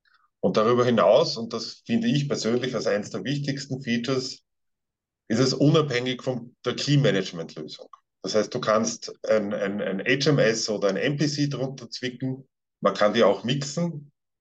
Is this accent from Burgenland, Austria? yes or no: no; Vienna, Austria; Wie man schon hört, ich bin kein Deutscher, ich komme aus Wien, lebe auch in Wien.